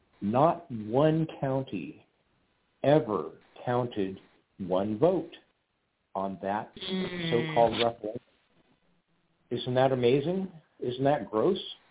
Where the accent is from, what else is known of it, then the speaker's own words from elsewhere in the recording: Missouri, United States; born there; now in Oregon, United States; I'm not from Oregon. I was born in Missouri in the Midwest of the United States.